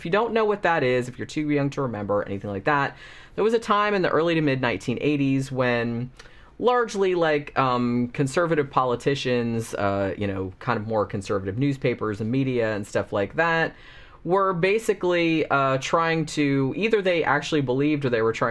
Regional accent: United States; Now, obviously, I grew up in the United States, but I was a kid during that same era.

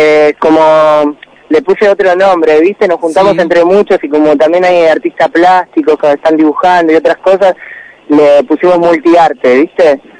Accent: Moreno, Buenos Aires Province, Argentina; yo en este caso tengo 31 años, hace rato que viajo, siempre vuelvo obviamente porque soy de Moreno

